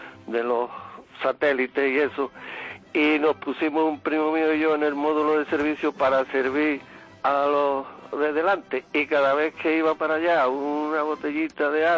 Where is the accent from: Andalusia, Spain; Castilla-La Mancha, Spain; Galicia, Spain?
Andalusia, Spain; Alcolea del Río; Contarte lo que nos pasó en la romería de mi pueblo, Alcolea del Río, en Sevilla.